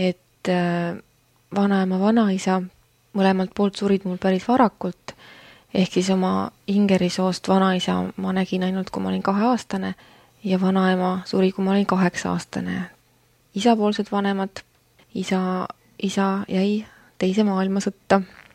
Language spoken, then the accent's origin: Estonian; Viljandi, Viljandi County, Estonia; now in Tallinn, Estonia; ma pärit olen Viljandist küll ja see on roheline linnakene. Mu isa on neljandat põlve viljandlane. Ema on Sootuks Ingerimaalt, et tema kodumaad kui sellist täna ei eksisteeri.